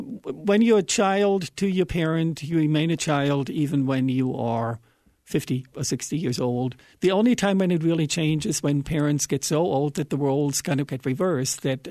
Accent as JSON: {"language": "English", "country": "Germany", "tie": "born or raised there", "moved": "yes", "said": "I grew up in Germany, and I came to this country 30 years ago."}